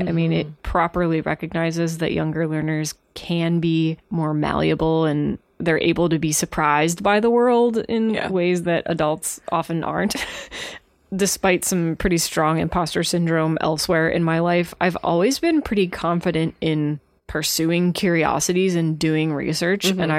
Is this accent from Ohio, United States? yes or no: yes; Ohio, United States; And that has something to do with growing up in John Glenn's hometown.